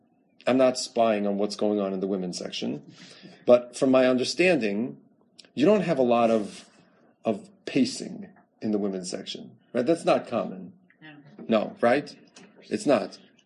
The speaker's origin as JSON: {"language": "English", "region": "Midwest", "country": "United States", "said": "Right, when you tell somebody, I'm from the Midwest, which is now what I tell people."}